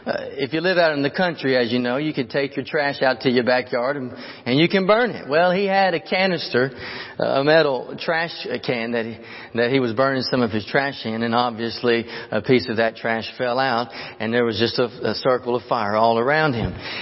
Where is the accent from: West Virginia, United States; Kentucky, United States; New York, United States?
Kentucky, United States; Glasgow; I'm originally from Kentucky. I was raised in Glasgow, Kentucky. And before we lived there, though, we lived just right outside of Glasgow in a place called Goodnight.